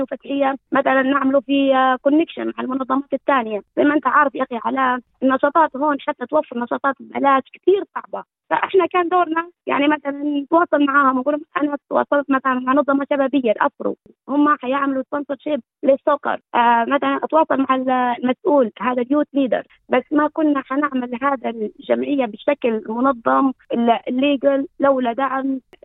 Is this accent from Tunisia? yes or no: no; Libya; كون احنا ليبيين معظمنا جينا يعني عندنا ريفيجي ستيتس